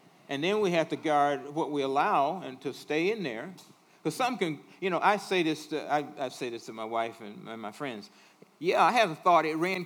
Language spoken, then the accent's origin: English; Midwest, United States; I'm a Midwesterner. I've been here 23 years.